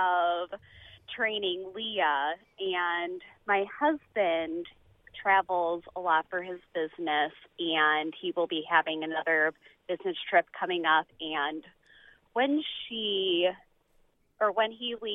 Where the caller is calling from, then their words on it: Champaign, Illinois, United States; Hi, I'm calling from Champaign.